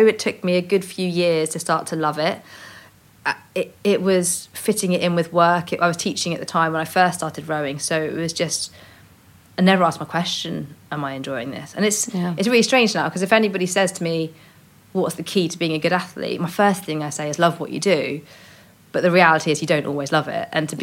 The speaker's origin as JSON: {"language": "English", "region": "South West England", "country": "United Kingdom", "tie": "born or raised there", "said": "But I think partly because I grew up in Cornwall, I was really far from centre of excellences."}